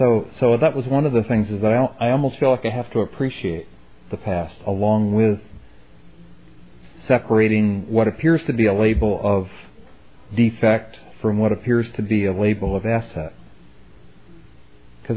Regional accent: Ithaca, New York, United States; I come from Ithaca, New York, and I'm a member of their Sunday morning 9 o'clock group.

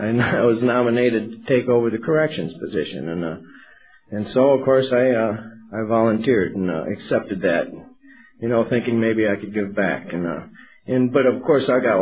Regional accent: St. Joseph, Michigan, United States; now in Kalamazoo, United States; I was born and raised in St. Joseph, Michigan, and ended up moving to Kalamazoo after treatment.

